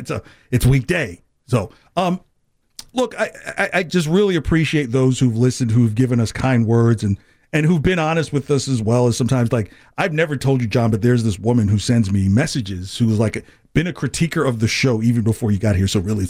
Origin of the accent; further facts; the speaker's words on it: New Jersey, United States; I grew up in New Jersey, and just like how Parcells and Belichick were just kind of worshipped.